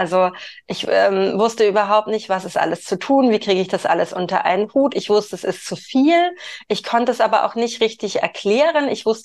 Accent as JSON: {"language": "German", "town": "Stuttgart", "region": "Baden-Württemberg", "country": "Germany", "said": "Ich komme aus Stuttgart"}